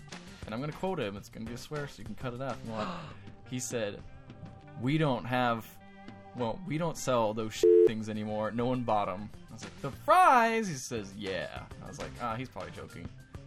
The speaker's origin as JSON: {"language": "English", "country": "United States", "said": "I'm American. I use forks."}